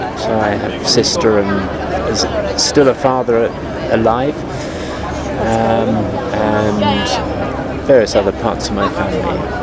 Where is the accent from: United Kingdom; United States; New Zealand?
United Kingdom; Cambridge, East of England; Of Britain. No, don't apologise, this is part of the answer. Cambridge, which is in English.